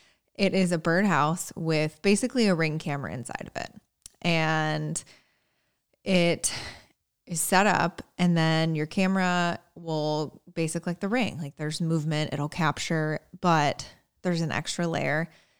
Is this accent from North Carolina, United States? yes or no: no; Indiana, United States; It's right by my hometown in Indiana. I think it's in Lowell.